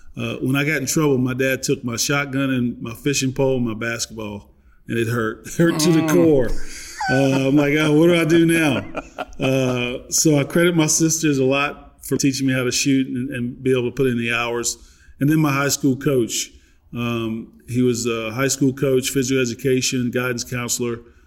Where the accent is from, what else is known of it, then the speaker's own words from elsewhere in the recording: Virginia, United States; Two loving parents. I was the youngest of five in a very small town.